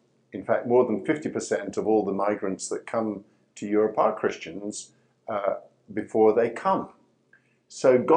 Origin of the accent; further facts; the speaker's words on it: Scotland, United Kingdom; also born or lived in India; now in Birmingham, United Kingdom; I live in Birmingham, England, and I speak English in a very particular kind of way because I was born in India and brought up in Scotland of English parents.